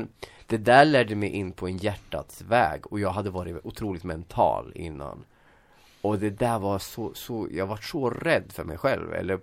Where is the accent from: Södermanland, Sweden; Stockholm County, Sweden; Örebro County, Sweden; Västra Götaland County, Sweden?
Örebro County, Sweden; Hällefors; jag växte upp i Hällefors, en otroligt den mest ateistiska bygden kanske i hela Sverige, skulle jag tro.